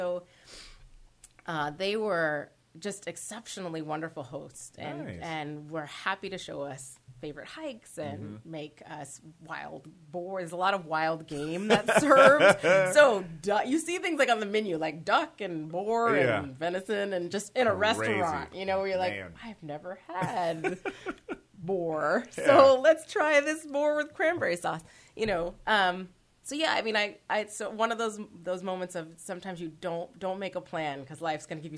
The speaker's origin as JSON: {"language": "English", "region": "California", "country": "United States", "said": "I mean, I come from California where you'll talk to everybody who will make eye contact."}